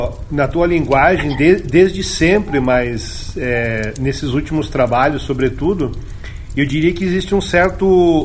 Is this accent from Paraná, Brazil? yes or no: yes; Curitiba, Paraná, Brazil; also born or lived in São Paulo; Eu, como sou curitibano, apesar de ter morado um bom tempo em São Paulo